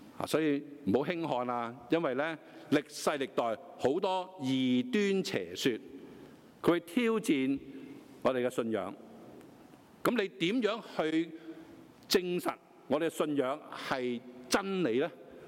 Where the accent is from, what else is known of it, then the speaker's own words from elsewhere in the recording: China; 万圣节其实系一个我中国人所讲嘅鬼节。我中国人咧系农历七月十四嘛